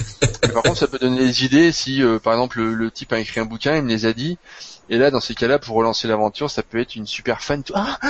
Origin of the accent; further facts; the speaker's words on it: Normandy, France; Je suis normand, donc c'est un peu normal.